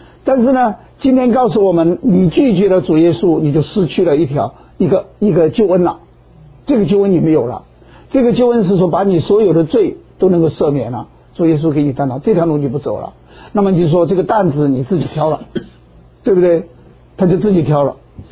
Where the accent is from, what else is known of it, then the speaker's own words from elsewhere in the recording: China; 我们中国人说的孔子的行为很好，对不对？